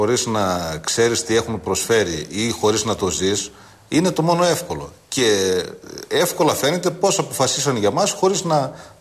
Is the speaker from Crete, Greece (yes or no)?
no; Trikala, Thessaly, Greece; now in Grevena, Greece; δεν είμαι Γρεβενιώτης. Η καταγωγή μου είναι από τα Τρίκαλα, πήγα για λόγους εργασίας στα Γρεβενά. Με αγάπησαν, μεγαλώνουν τα παιδιά μου εκεί